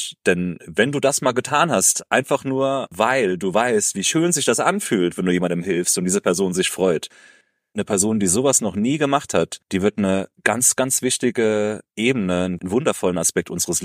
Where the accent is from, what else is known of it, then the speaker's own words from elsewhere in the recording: Saarland, Germany; du erwischst mich gerade in meiner Heimat im Saarland